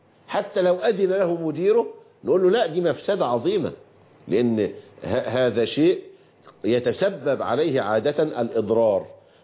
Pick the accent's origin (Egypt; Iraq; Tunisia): Egypt